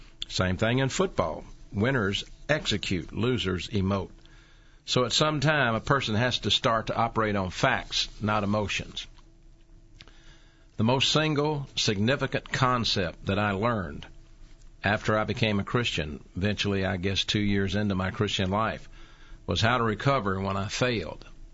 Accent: Birmingham, Alabama, United States; To remind you once again, I grew up in the Central City area down by the old Phillips High School.

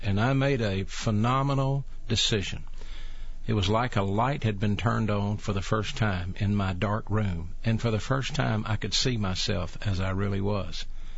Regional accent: Birmingham, Alabama, United States; growing up in Birmingham, going to Woodlawn High School

